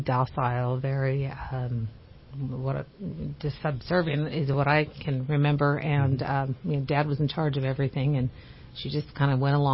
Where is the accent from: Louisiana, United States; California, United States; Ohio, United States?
California, United States; Norwalk; I grew up in the Los Angeles area in Norwalk, and it was a primarily Hispanic area.